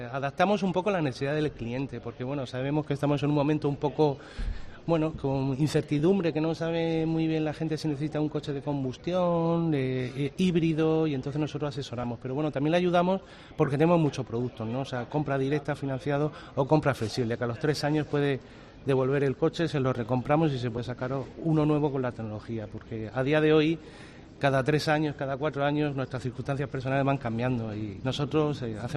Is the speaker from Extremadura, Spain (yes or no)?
no; Murcia, Region of Murcia, Spain; es una tradición de los que somos de aquí de Murcia